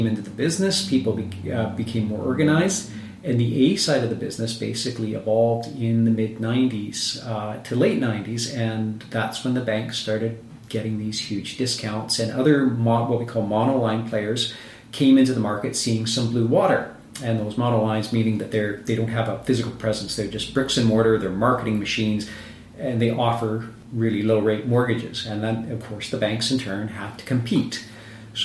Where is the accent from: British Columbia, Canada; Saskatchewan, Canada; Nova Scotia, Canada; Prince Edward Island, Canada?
British Columbia, Canada; Penticton; prior to this, I was in Penticton. I grew up in Penticton, graduated from Penn High, and came to the area.